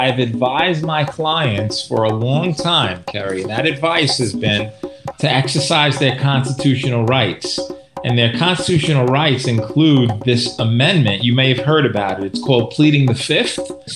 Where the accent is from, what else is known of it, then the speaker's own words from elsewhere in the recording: Bronx, New York, United States; I grew up in the boogie down Bronx where the people are fresh.